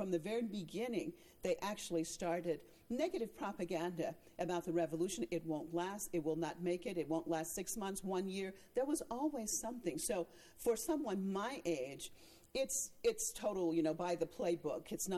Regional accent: United States; now in Iran; I'm an American, and I have chosen to live in Iran

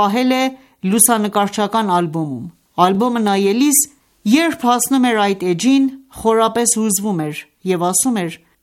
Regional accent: Isfahan, Iran; moved away; also born or lived in Tehran; Բոլորս ծնվել ենք Սպահանի Փերիա գավառում։ Ապրել ենք այնտեղ։ Հեղափոխությունից մի քանի տարի առաջ Թեհրան ենք եկել։

